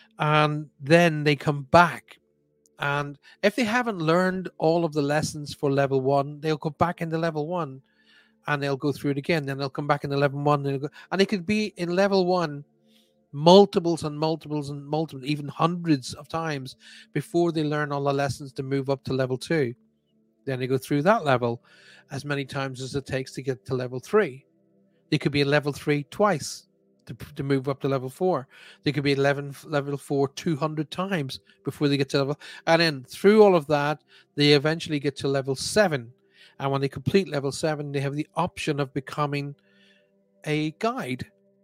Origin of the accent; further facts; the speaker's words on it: Ireland; by the way, I that's a colloquialism I have actually picked up from the United States. I'm Irish and I do find myself saying it